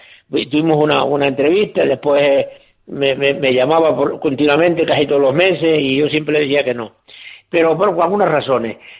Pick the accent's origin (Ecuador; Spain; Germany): Spain; La Guancha, Canary Islands; Yo soy una persona que yo me considero guanchero universal.